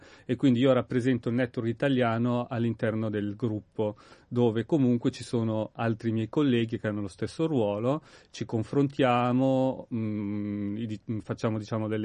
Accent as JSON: {"language": "Italian", "town": "Monza", "region": "Lombardy", "country": "Italy", "said": "io sono di Monza, quindi anche se è vicino a Milano, però era una realtà completamente diversa, specialmente allora"}